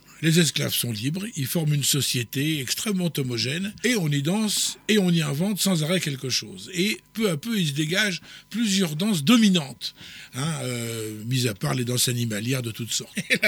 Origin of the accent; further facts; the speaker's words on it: Auvergne-Rhône-Alpes, France; Et chez nous, dans le Cantal, ça s'appelle...